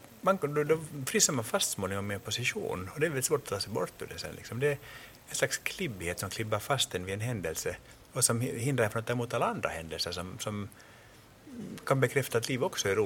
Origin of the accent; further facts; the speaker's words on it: Finland; also born or lived in United States; Och sen flyttade vi till Finland och där finns det bara ortodoxa och lutheraner. Och min familj var lutheraner